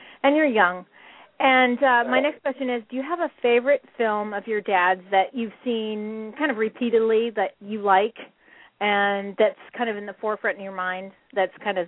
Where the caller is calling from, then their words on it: San Juan Capistrano, California, United States; Actually, I'm calling from San Juan Capistrano.